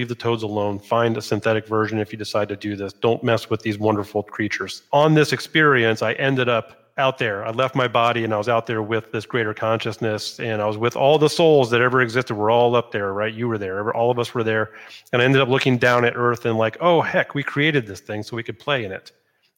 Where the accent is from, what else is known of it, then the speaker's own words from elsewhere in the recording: Scotland, United Kingdom; I'm not Italian, I'm Scottish